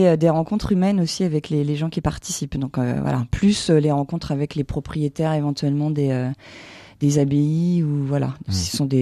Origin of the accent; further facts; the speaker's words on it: Crépy-en-Valois, Hauts-de-France, France; Je suis née à Crépy-en-Valois.